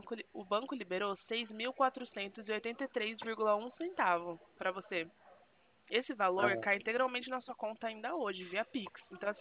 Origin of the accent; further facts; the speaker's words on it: Presidente Prudente, São Paulo, Brazil; A gente é aqui de Presidente Prudente, interior de São Paulo.